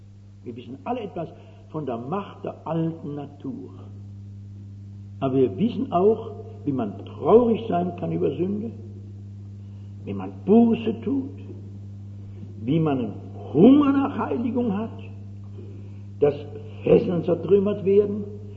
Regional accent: Frankfurt, Hesse, Germany; Ich bin so als Frankfurterin so Ästhetin.

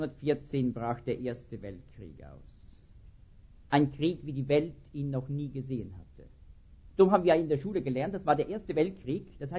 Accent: Zurich, Switzerland; born there; In meiner geliebten Schweiz. Ich bin in Zürich geboren, meine Frau kommt von Basel her.

